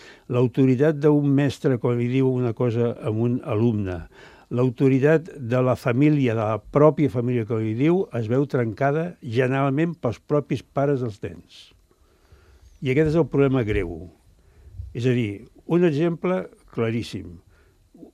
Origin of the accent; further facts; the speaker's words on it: Barcelona, Catalonia, Spain; jo també soc de Gràcia, nascut a Gràcia, al meu carrer jugàvem al carrer sempre jugàvem al carrer